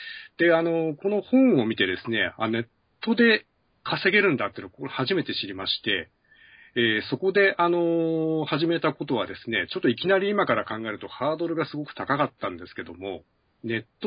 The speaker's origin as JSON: {"language": "Japanese", "town": "Nagoya", "region": "Aichi", "country": "Japan", "said": "名古屋で、地元の名古屋でですね"}